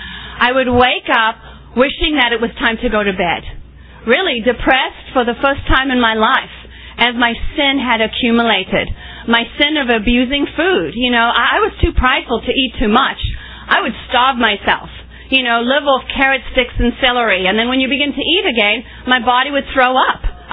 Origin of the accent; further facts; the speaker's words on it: South Africa; Growing up in South Africa, I was so grateful.